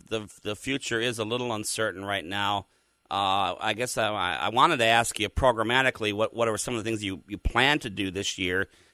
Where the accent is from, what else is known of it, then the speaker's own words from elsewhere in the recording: Minnesota, United States; a book that he and Von Braun wrote stood on my bookshelf while I was growing up in Minnesota and was very much an inspiration to me